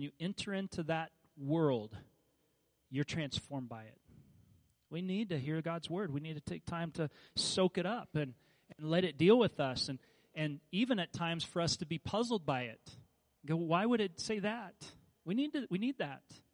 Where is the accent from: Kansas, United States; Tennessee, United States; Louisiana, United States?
Kansas, United States; now in Alaska, United States; I grew up in Kansas where if there's a tree there, somebody planted it. And I live in Alaska now